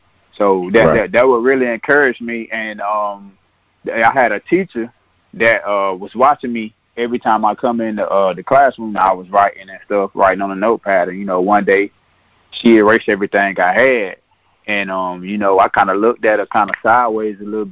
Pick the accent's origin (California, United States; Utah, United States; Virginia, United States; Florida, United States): Florida, United States; Tallahassee; I'm a Tallahassee native. I grew up on the Bond, the west side of Tallahassee and Bond community.